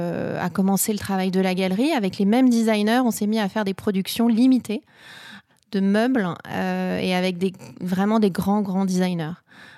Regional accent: Niort, Nouvelle-Aquitaine, France; born there; Et oui, je suis née à Niort en 1977.

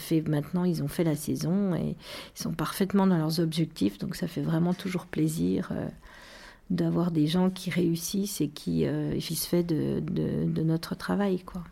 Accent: Bourgogne-Franche-Comté, France; je suis revenue, donc on est quand même fidèles, et puis voilà, Médine Jura, c'est le Jura, donc je suis jurassienne. Nous sommes à Lons

